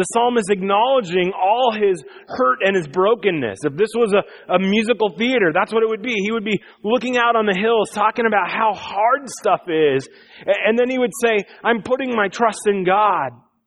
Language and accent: English; Iowa, United States; I grew up in Iowa.